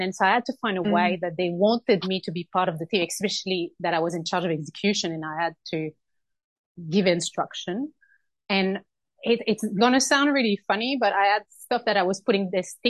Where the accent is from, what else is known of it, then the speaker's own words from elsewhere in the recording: Canada; So I'm from Canada originally.